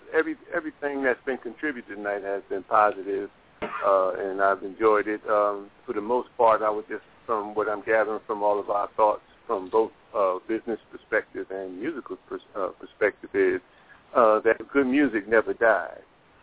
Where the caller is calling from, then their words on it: Houston, Texas, United States; I'm calling in from Houston, Texas, man.